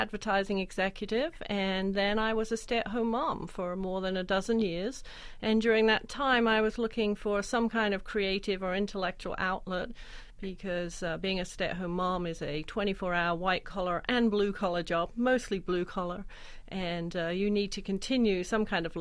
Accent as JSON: {"language": "English", "region": "England", "country": "United Kingdom", "tie": "born or raised there", "said": "when I was growing up in England"}